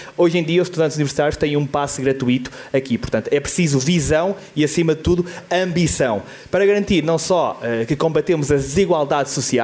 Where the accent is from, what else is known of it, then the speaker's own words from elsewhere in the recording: Celorico de Basto, Norte, Portugal; Eu sou de Celúrico de Bastos